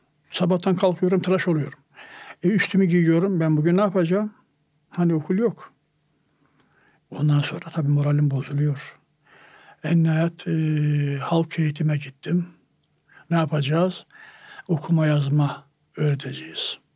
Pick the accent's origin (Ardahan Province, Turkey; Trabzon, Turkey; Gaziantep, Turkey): Trabzon, Turkey; now in Istanbul, Turkey; Aslen Trabzonluyum. Ama bir şekilde İstanbul'a geldim kara trenle.